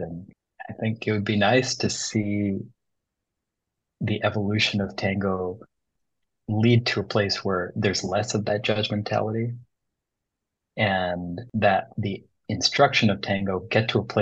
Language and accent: English; United States; first language Bengali; English is a second language; Actually, my first language, even though I grew up in the States, was Bengali.